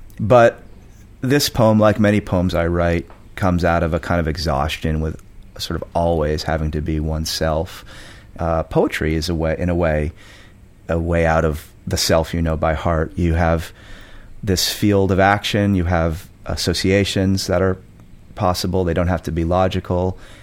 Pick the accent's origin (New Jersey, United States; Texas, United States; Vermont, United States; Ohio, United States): Vermont, United States; You know, I grew up in Vermont, very northern Vermont.